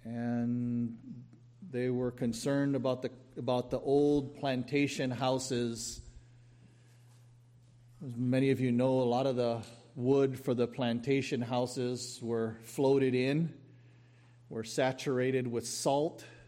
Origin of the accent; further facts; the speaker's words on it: Kauai, Hawaii, United States; Back around, I guess it must have been around 1980 or 81, I forget what year it was, I was growing up on Kauai